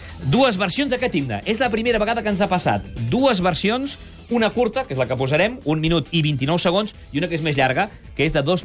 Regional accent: Cornellà, Catalonia, Spain; Bé, escolta, jo soc de Cornellà, eh?

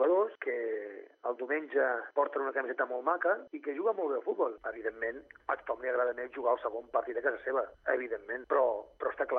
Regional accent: Catalonia, Spain; jo soc català

